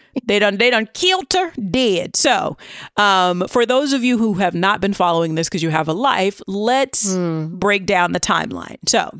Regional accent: United Kingdom; even though I'm British, we all know this

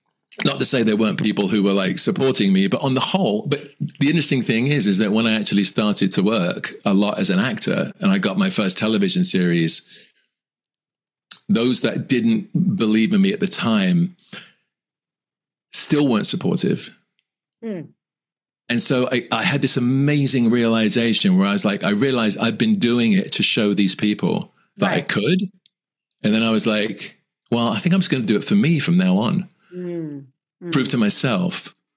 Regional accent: Southend-on-Sea, East of England, United Kingdom; My hometown is Southend in England.

